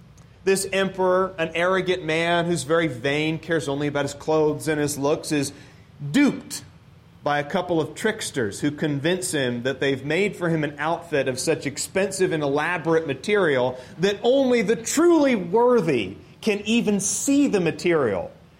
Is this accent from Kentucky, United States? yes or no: no; Portland, Oregon, United States; I grew up in Portland, so you know that I saw this often.